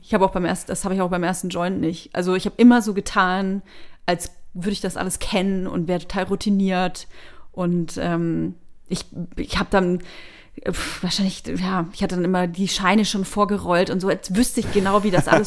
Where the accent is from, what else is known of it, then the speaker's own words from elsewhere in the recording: Bavaria, Germany; Ich komme aus Bayern, Weißwurst gibt's bis 12 Uhr mittags.